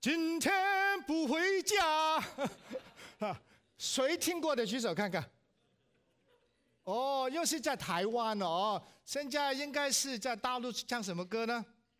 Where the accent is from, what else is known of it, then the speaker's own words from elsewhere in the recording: Hong Kong; born there; Chinese is a second language; moved away; also born or lived in Guangdong; 我是广东人，香港出生的，我的普通话是蛮普通的。我那个1968年移民呢，当时还没信耶稣啊。